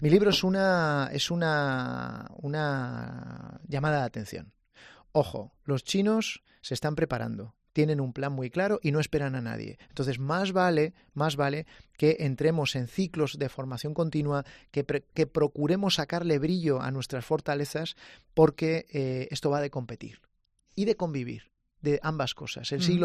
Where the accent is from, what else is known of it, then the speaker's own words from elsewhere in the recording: Reinosa, Cantabria, Spain; yo vengo de un sitio muy pequeño, en la periferia de una provincia periférica que es Cantabria. Yo vengo de Reynosa, ¿no? Ajá. Y somos 10.000 habitantes.